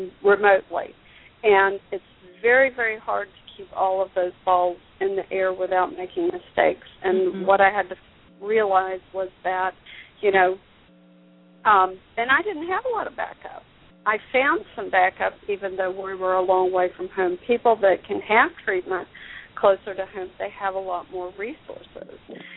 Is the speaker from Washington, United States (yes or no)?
no; North Carolina, United States; there are two major facilities in my hometown in North Carolina, too.